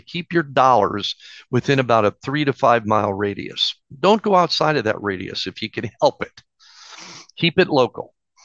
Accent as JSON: {"language": "English", "town": "Detroit", "region": "Michigan", "country": "United States", "tie": "born or raised there", "lives_now": "Anthem, United States", "said": "It can be my hometown where I was born in Detroit, Michigan."}